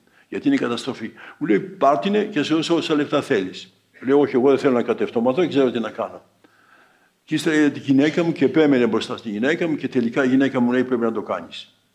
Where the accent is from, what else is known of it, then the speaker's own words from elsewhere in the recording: Greece; Όταν έλεγα είμαι Έλληνας, α, η Ελλάδα. Λέγα ωραία χώρα κτλ.